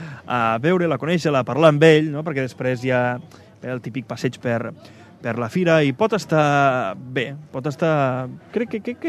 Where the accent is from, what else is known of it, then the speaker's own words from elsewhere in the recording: Flix, Catalonia, Spain; Jo sóc de Flix